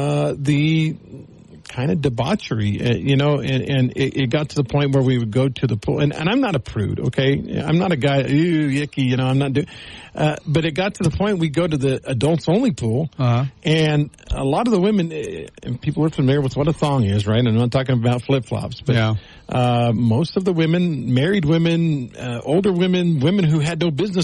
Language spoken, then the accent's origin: English; Texas, United States; I grew up in Texas. I grew up in an area where there was a lot of, you know, that kind of stuff.